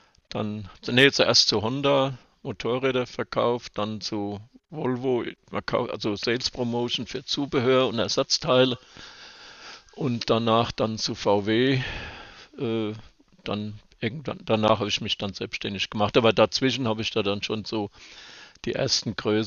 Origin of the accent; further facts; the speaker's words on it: Hanau, Hesse, Germany; born there; Tja, ich bin in Hanau geboren